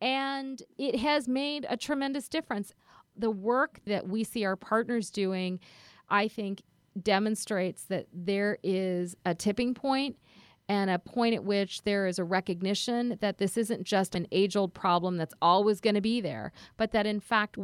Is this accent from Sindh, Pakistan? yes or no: yes; Karachi, Sindh, Pakistan; born there; moved away; I was born in Karachi, Pakistan, and I think that the experiences of being an immigrant in this country